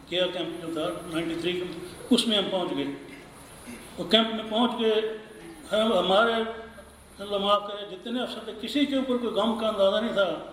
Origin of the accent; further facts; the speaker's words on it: Lahore, Punjab, Pakistan; میرا تعلق لاہور سے ہے.